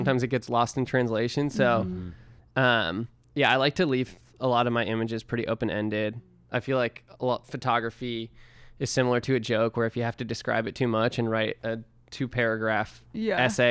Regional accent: San Francisco, California, United States; I grew up in San Francisco area as like a Reformed Jew, and then I moved to Williamsburg and saw a lot of Hasidic Jews

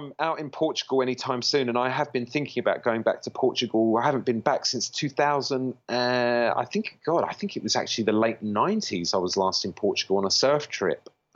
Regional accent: United Kingdom; accent: British; now in New York, United States; No one really thinks too much about my British accent, I have to say.

